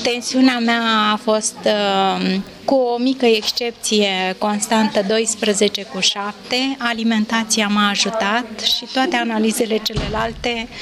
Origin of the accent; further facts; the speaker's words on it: Brăila, Brăila County, Romania; Din Brăila.